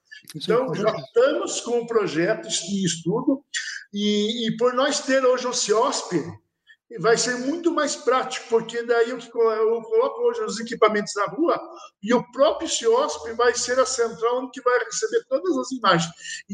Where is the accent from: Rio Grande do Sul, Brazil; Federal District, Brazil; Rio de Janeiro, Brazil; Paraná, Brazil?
Paraná, Brazil; Campo Largo; como a gente é nascido e criado em Campo Largo, a gente quer fazer o melhor para a cidade.